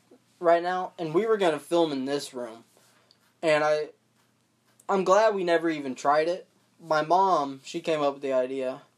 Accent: Pensacola, Florida, United States; We got to get Freddie. He's that guy. We're from Pensacola.

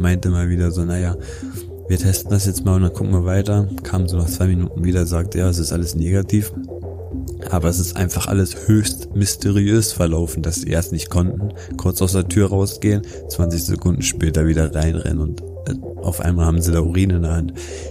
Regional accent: Wolfsburg, Lower Saxony, Germany; ich komme aus Wolfsburg, das ist hier über 40 Kilometer entfernt und ich kenne hier niemanden in diesem Kaff

